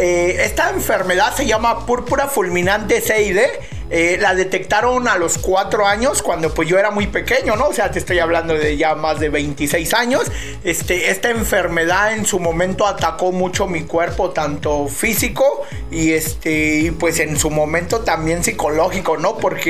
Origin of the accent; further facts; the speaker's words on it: Nezahualcóyotl, State of Mexico, Mexico; soy originario de la Ciudad de México. Bueno, Estado de México, que ya prácticamente cambió. Muchos se confunden, pero soy originario del Estado de México.